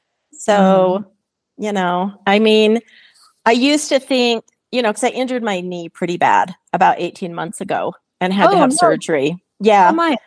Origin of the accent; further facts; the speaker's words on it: Utah, United States; it's just because you're in Wyoming and I'm from Utah, where we both have beautiful mountains.